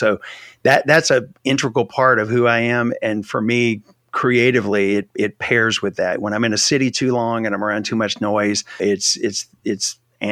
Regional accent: Louisiana, United States; I grew up in Louisiana. I spent a lot of time in New Orleans.

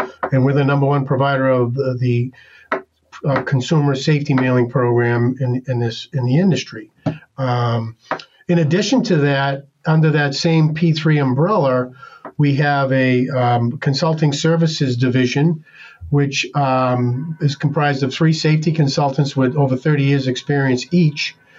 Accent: New England, United States; he accused me of talking funny because I'm from New England

